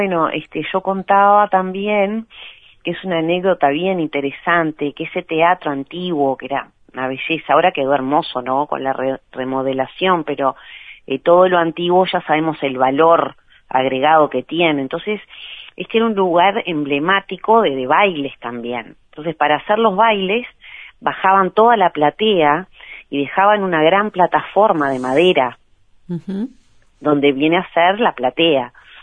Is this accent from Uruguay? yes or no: yes; Maldonado, Uruguay; yo soy de Maldonado, pero nací en San Carlos.